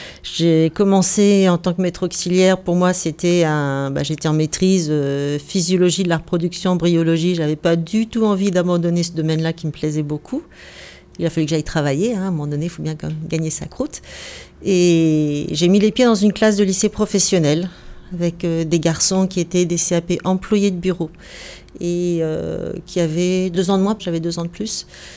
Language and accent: French; Lannion, Brittany, France; born there; je suis né à Lannion. J'ai toute ma famille originaire de Bretagne. Du côté de mon père et de Morlaix … du côté de ma mère, Plouézor